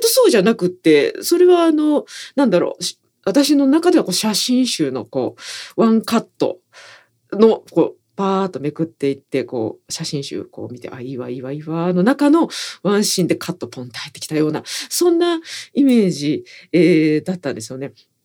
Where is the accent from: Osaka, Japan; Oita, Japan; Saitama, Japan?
Osaka, Japan; 鶴橋の駅なんてそれこそまあ私はチャリで全然行けるぐらいなエリアで生まれ育った人間なので